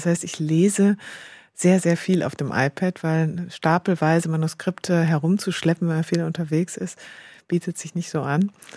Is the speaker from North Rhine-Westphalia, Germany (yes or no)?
yes; North Rhine-Westphalia, Germany; ich bin eben nicht aufgewachsen in Münster, sondern im Münsterland und in sehr ländlichen Verhältnissen.